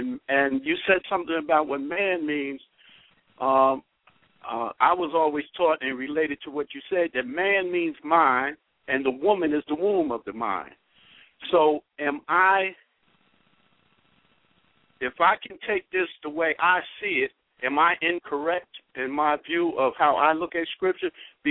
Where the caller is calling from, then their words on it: East Orange, New Jersey, United States; Independent Ministry, How to Put the Neighbor Back in the Hood. And I'm calling from East Orange, New Jersey.